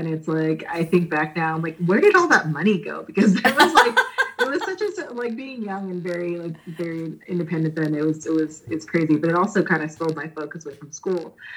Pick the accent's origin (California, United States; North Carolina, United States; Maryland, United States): California, United States; Santa Cruz; also born or lived in Philippines; I grew up in the Bay Area. I was born in the Philippines, but my family has lived in the Bay Area forever. I grew up in Santa Cruz, which is further South Bay on the coast.